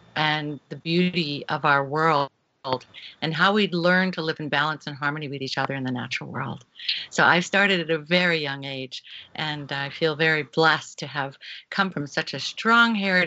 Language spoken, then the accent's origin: English; Syracuse, New York, United States; born there; I was born in Syracuse, New York, in the heart of the Iroquois Confederacy, and I now live in Oneida Territory on the very homestead where Chief Shenandoah lived and died at the age of 110.